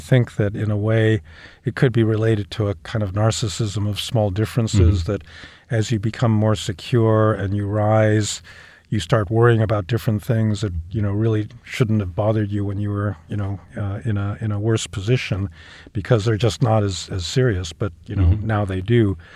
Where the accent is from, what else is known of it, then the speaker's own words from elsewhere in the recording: Chicago, Illinois, United States; when I was growing up, if people ask me where I'm from, I say I'm from Chicago.